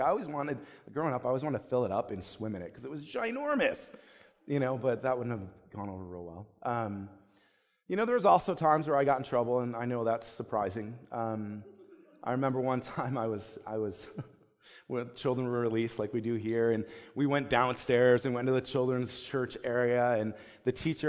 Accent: Buffalo, New York, United States; I have some really fond memories, especially of the church that I grew up in Buffalo. I was at that church till I was 16

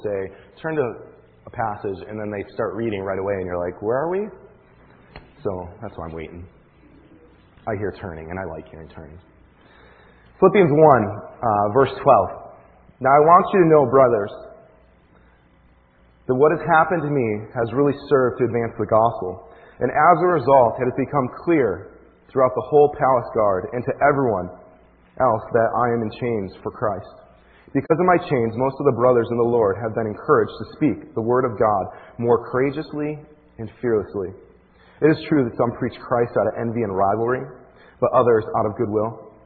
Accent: Buffalo, New York, United States; As many of you know, I'm very proud of the fact that I grew up in Buffalo, New York.

